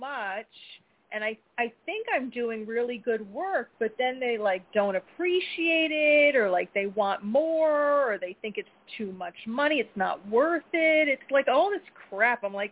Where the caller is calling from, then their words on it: New Jersey, United States; from New Jersey.